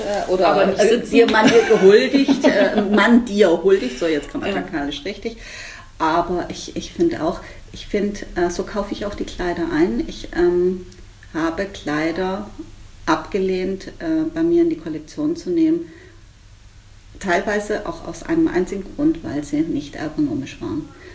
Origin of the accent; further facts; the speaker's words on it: Spain; German is a second language; als Spanierin